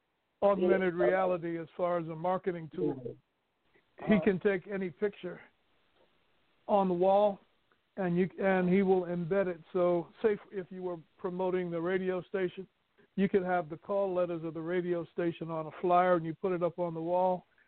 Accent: New York, United States; now in California, United States; Born in St. Albans, Queens. Grew up in New York.

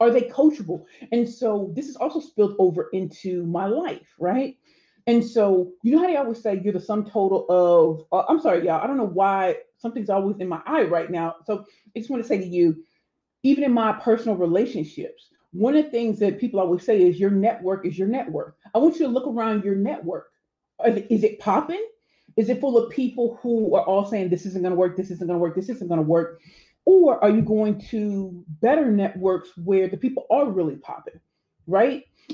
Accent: St. Louis, Missouri, United States; moved away as an adult; I'm from St. Louis, and when I went off to Spelman College in Atlanta, I graduated 20 years ago.

